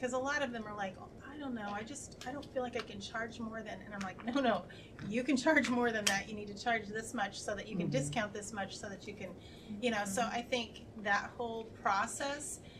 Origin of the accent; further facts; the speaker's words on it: Bloomington, Minnesota, United States; I'm from Bloomington, Minnesota.